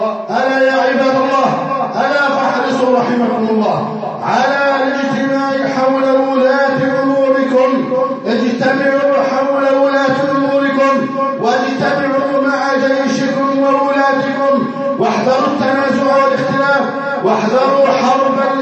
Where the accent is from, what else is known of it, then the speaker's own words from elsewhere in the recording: Egypt; اللهم احفظ بلدنا مصر. اللهم احفظ اقتصادنا.